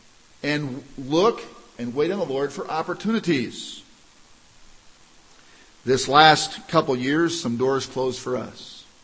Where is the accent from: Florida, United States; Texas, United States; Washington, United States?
Washington, United States; even though I grew up in Washington State.